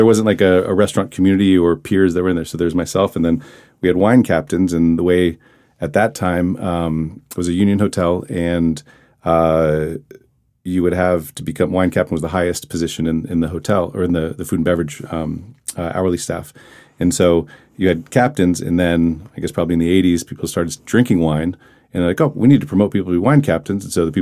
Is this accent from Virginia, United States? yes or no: no; Columbus, Ohio, United States; And, I grew up in Columbus, Ohio, so there weren't sommeliers there.